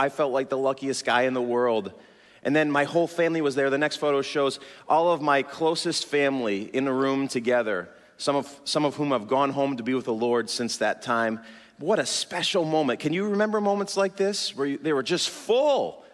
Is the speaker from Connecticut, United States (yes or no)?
yes; New Milford, Connecticut, United States; And I'm from Connecticut. I grew up in New Milford. We had like 3 restaurants in our whole town.